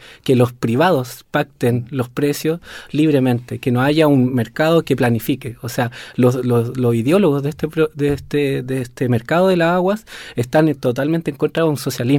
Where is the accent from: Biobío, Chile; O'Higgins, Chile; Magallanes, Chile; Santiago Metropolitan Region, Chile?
Santiago Metropolitan Region, Chile; Santiago; yo siendo muy santiaguino, donde en verdad en la ciudad, al menos en Santiago